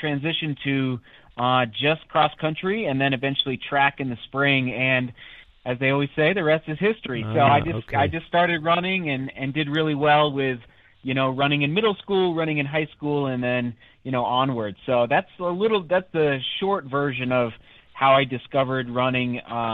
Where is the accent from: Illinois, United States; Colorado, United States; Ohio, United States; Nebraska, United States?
Colorado, United States; Buena Vista; cradle Catholic, and was very blessed growing up in Buena Vista, very strong parish, and even though it was a small mountain town.